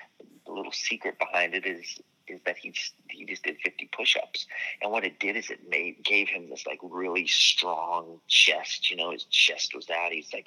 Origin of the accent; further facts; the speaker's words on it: United States; I don't ever consider myself a political filmmaker, but I am an American.